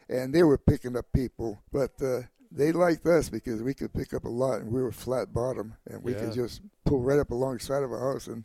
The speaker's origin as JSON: {"language": "English", "country": "United States", "said": "I'm thankful for being an American. I thank my mother and father for coming here to this great country."}